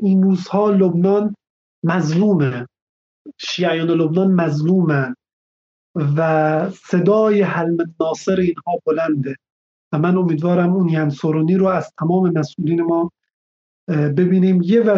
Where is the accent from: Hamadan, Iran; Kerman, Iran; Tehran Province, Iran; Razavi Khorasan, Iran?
Razavi Khorasan, Iran; Mashhad; من مشهدی هستم